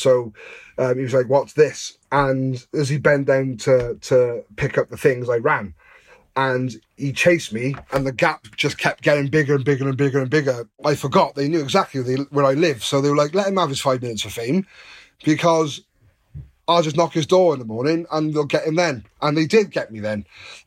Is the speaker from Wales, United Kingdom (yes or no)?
yes; Newport, Wales, United Kingdom; the main police officers around Dufferin, where I grew up in Newport, and they knew us down to a T.